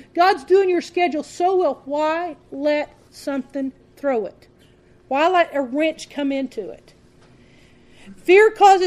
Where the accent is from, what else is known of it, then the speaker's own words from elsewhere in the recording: United States; I'm an American. I don't want to see war.